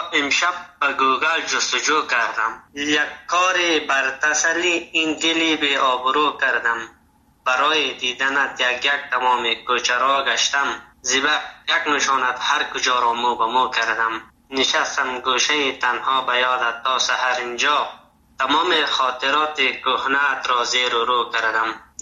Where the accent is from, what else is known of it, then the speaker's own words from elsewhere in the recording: Afghanistan; first language Dari; اما در مجموع زبان دری به اصطلاح زبان مادریم است، فضل خدا مشکل نداره. ما همچنان زبان تحصیل ما زبان هزارگی را میفهمم، بلدیت دارم 100%. دیگه ازبکی را بلدیت دارم میفهمم، چون شبرغان